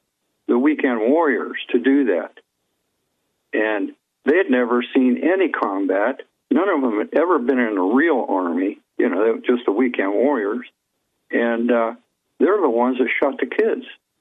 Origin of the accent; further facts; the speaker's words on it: California, United States; I grew up in Southern California, Ventura County.